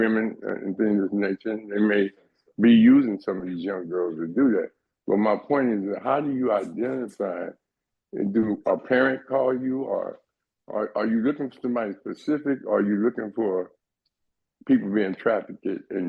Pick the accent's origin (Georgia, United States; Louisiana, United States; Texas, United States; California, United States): California, United States; Compton; I'm from Watch Compton, area, and I came up in those areas.